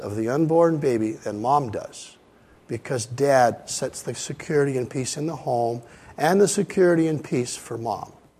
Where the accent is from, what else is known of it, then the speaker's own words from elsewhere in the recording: Anchorage, Alaska, United States; a traveling pastor, came through my hometown in Anchorage